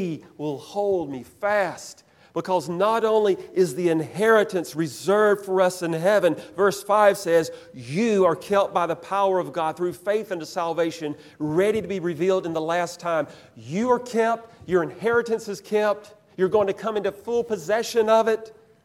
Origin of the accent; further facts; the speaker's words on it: Georgia, United States; He was a farmer near where I was raised in Georgia, and he leased land from this lady.